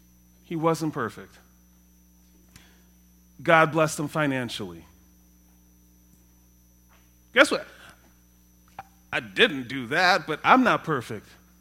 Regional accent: Trinidad & Tobago; I mean, I'm from Trinidad and my wife is German and Native American, so we can't get away with that.

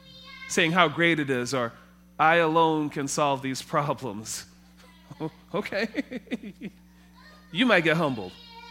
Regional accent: Trinidad & Tobago; I grew up in Trinidad.

